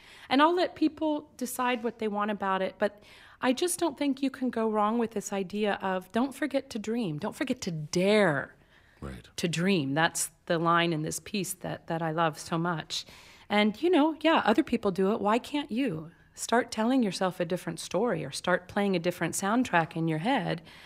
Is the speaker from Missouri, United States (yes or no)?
yes; Kansas City, Missouri, United States; it's with the Kansas City Symphony, my hometown symphony